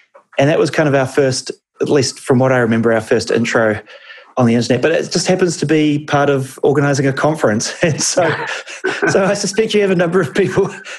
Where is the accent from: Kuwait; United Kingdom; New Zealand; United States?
New Zealand; accent: Kiwi; Maybe. Maybe it's just my weird accent.